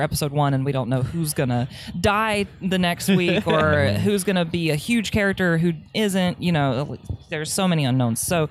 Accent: North Carolina, United States; now in Houston, United States; After I got my degree in theater, I'm from North Carolina originally. I moved to Houston for my partner at the time's job

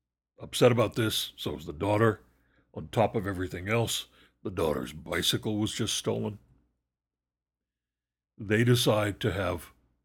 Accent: United States; Because that's how it's spelled, and I'm an American.

